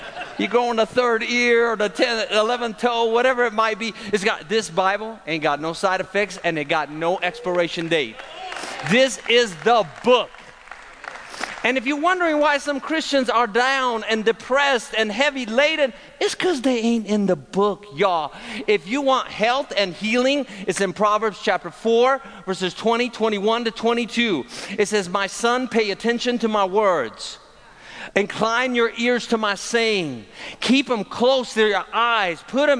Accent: Jerusalem, Palestine; now in Chattanooga, United States; I was born there on the Mount of Olives. I grew up on the Via Dolorosa. Ain't that a trip? That's a trip, y'all. I didn't know it was a trip until I moved to Chattanooga, Tennessee.

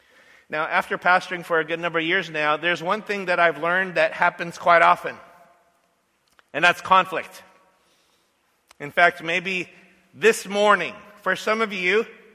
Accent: Los Angeles, California, United States; born there; And so I was born in South Central L.A.

